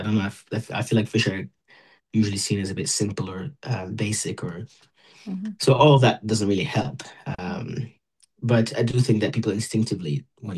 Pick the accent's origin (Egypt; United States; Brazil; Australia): Egypt; also born or lived in United Kingdom; So I'm originally from Egypt